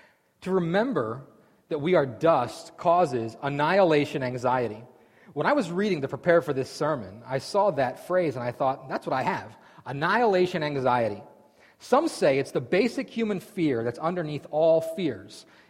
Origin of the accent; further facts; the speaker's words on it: Lebanon, Pennsylvania, United States; And I was sitting next to this lady from ghetto Harrisburg, you know, and I'm from Lebanon.